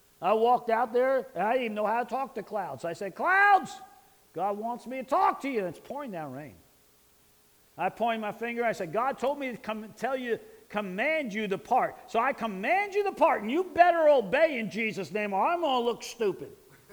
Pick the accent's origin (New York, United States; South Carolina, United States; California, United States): New York, United States; it was a world-class Little League field in my hometown in New York.